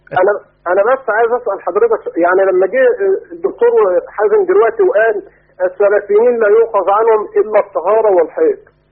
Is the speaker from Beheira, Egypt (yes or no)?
no; Samanoud, Gharbia, Egypt; من سمنود، من سمنود غربية